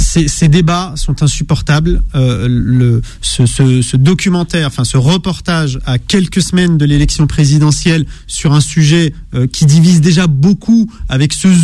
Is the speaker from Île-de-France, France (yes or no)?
yes; La Courneuve, Île-de-France, France; Moi j'ai grandi au 4000 à la Courneuve, donc je peux vous dire, c'est une réalité, ce que vous décrivez.